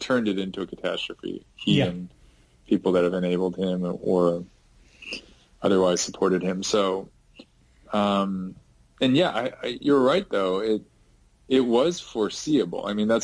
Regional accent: United States; I'm beyond just being an American and relatively privileged socioeconomically

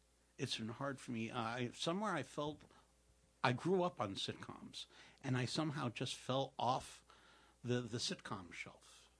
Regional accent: New York City, New York, United States; now in Brooklyn, United States; Because I grew up in Queens and now I'm in Brooklyn. So I tell people, well, I was born in Queens, but now I'm in Brooklyn. but I don't really have either. And I'm first generation American.

